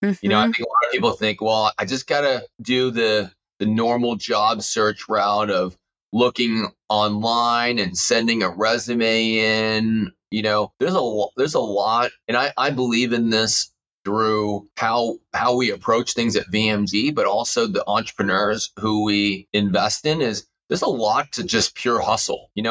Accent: Houston, Texas, United States; I grew up in Houston, Texas to immigrant parents.

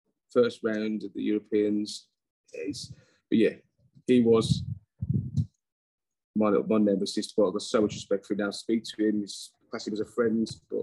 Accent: Dudley, West Midlands, United Kingdom; I'm from Dudley, near Birmingham, obviously by the accent. So I felt like a bit of an outsider and stuff.

